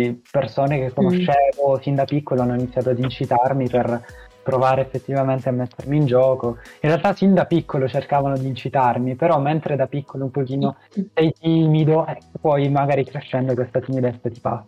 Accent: Palermo, Sicily, Italy; Perché io vengo da Palermo

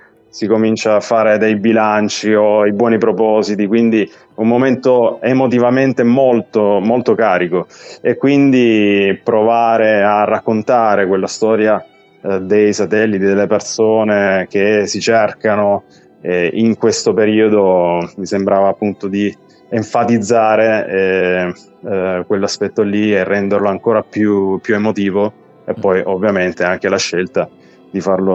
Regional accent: Apulia, Italy; now in Turin, Italy; Mi sono partito dalla Puglia, come dicevi tu, e lì avevo una band

